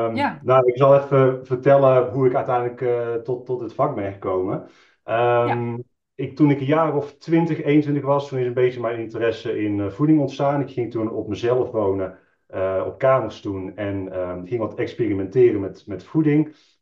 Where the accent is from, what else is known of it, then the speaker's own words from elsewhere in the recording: Tilburg, North Brabant, Netherlands; 33 jaar. Ik kom uit Tilburg.